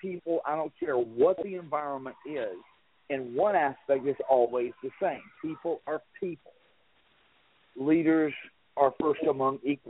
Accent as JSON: {"language": "English", "region": "South Carolina", "country": "United States", "tie": "born or raised there", "lives_now": "North Carolina, United States", "said": "I'm from South Carolina. I currently live in North Carolina, but I grew up in South Carolina."}